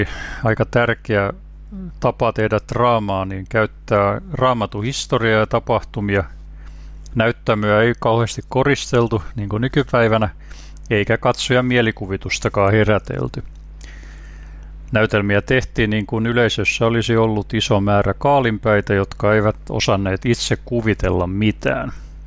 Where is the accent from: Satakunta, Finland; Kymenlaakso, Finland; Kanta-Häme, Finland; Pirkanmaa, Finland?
Satakunta, Finland; Ulvila; Olen Ulvilasta opettaja. Tietokirjailija.